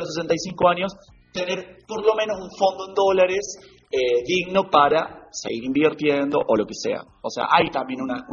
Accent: Argentina; now in Miami, United States; yo soy un convencido que como argentinos somos resilientes

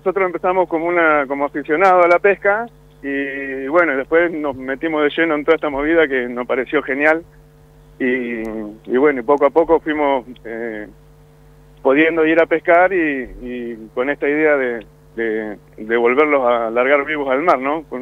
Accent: Viedma, Río Negro, Argentina; nosotros somos de Viedma, Río Negro

